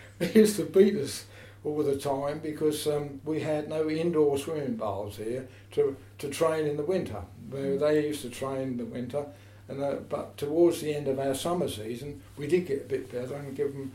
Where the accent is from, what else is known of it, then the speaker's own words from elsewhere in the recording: Morden, London, United Kingdom; I lived in Tiptree for about 3 years. So, in actual fact, I'm what you would call an old Mordanian, and I don't particularly want to move, as I like the town very much